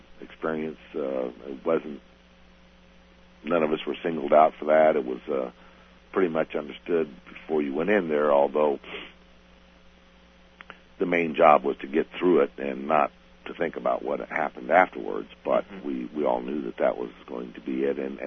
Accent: St. Joseph, Missouri, United States; back in my hometown, St. Joe, Missouri, and it was like okay again.

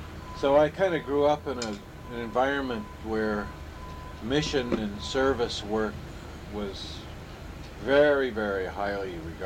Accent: Aurora, Ohio, United States; Well, I grew up in Aurora, Ohio

